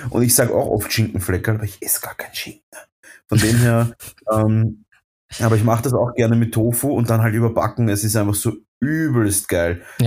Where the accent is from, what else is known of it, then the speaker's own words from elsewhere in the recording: Vienna, Austria; Ah, Bussi, sagt man bei uns in Wien. Bussi.